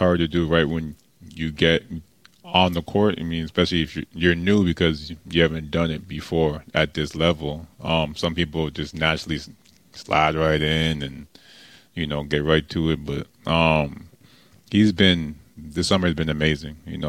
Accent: Toronto, Ontario, Canada; I'm from Toronto, so it gets cold up

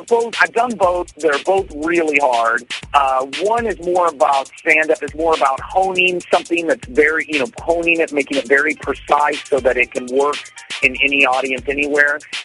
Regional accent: Kansas, United States; I'm from Kansas, and so a lot of the history of the Wild West is folded into the show.

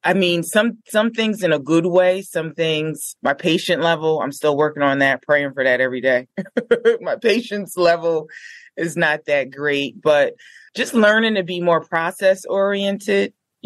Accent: Newark, New Jersey, United States; we grew up in Newark, but just a different side.

